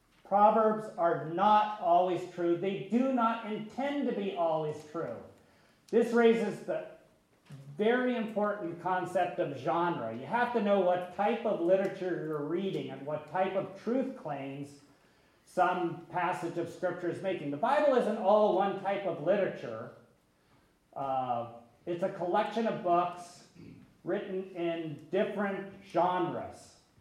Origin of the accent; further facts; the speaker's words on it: Columbus, Ohio, United States; My grandmother, when I was growing up in Columbus, Ohio, my grandmother was one of those people who just constantly used proverbs in her speech.